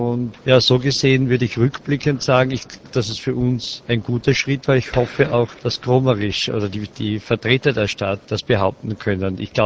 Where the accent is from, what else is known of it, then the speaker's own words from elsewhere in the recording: Styria, Austria; habe zu osteuropäischen Städten näher gehabt als zu meiner Landeshauptstadt Graz als Beispiel. Es gibt bei uns im Süden von Österreich die Region Alpe Adria.